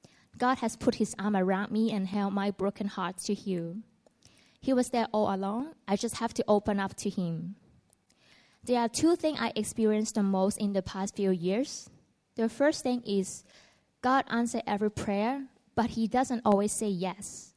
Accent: Hong Kong; I born and raised in Hong Kong. Life is pretty comfortable for me, and I always have a very close relationship with my family.

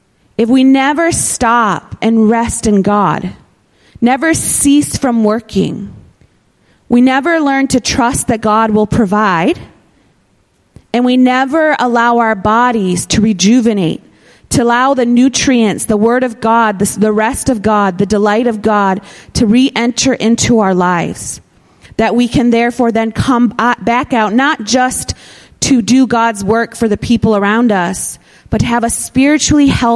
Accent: Michigan, United States; now in Hong Kong; You know, as a child growing up in Michigan, when winter came, there was something you looked forward to.

